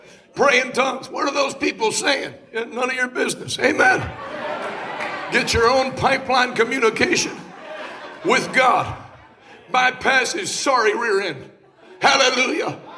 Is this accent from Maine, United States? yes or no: yes; Maine, United States; I grew up in Maine. Maine is East Coast Washington.